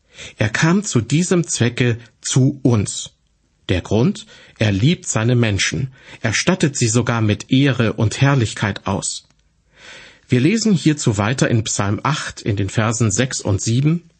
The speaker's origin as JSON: {"language": "German", "region": "California", "country": "United States", "tie": "born or raised there", "said": "In meiner Heimat in Südkalifornien betrachte ich nachts oft den Mond und einen besonders hellen Stern im Südwesten"}